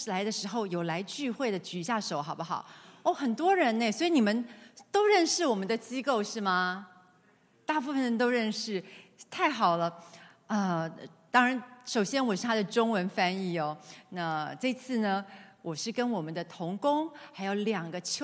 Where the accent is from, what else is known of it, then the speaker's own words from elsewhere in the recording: Taipei, Taiwan; 因为我小的时候是在台北灵粮堂长大的